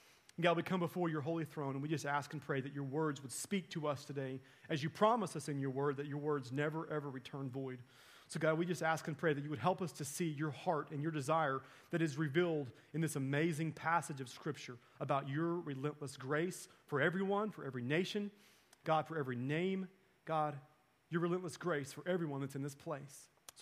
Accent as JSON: {"language": "English", "town": "Haskell", "region": "Oklahoma", "country": "United States", "said": "I am from Haskell, Oklahoma. In Haskell, Oklahoma, we had a neighboring community that was our arch rival."}